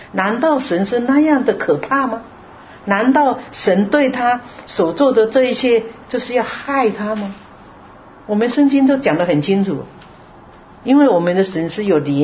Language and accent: Chinese; China; 我们中国人就是一直要儿女哦啊，要读的成绩很好嘛